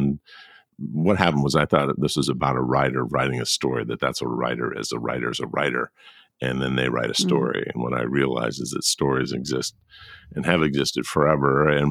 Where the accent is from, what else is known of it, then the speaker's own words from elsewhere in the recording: Buena Park, California, United States; also born or lived in Culver City / Phoenix; More Orange County than I was born in Culver City, but we moved to Buena Park and then lived in Phoenix from the time I was 9 to 16. My dad got transferred. Then we moved back, back to Orange County.